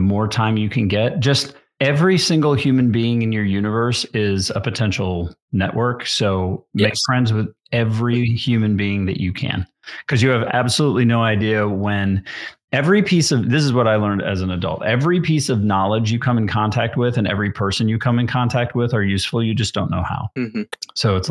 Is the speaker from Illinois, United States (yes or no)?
yes; Chicago, Illinois, United States; And besides, I'm from Chicago. You should know. Chicago has real pizza.